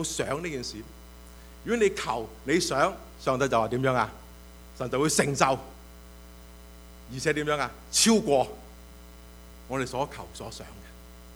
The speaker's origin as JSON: {"language": "Chinese", "country": "China", "said": "今天我们中国人，我们能够得着这个的福音，亦都是受到这个宣教运动的一个的影响，一个的推动。"}